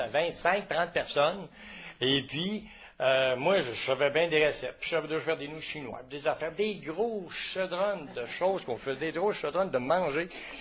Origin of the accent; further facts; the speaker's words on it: Sainte-Sabine, Quebec, Canada; je viens de Sainte-Sabine, ceux qui ne me connaissent pas.